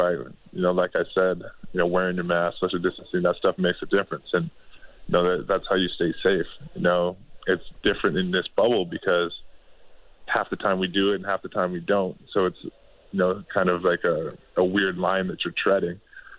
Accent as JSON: {"language": "English", "region": "Florida", "country": "United States", "said": "because we're playing in Florida and we're from Florida."}